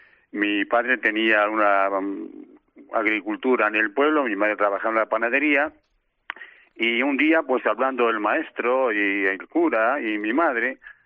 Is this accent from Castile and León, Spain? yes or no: yes; Amayuelas de Arriba, Castile and León, Spain; Soy de Amayuelas de Arriba.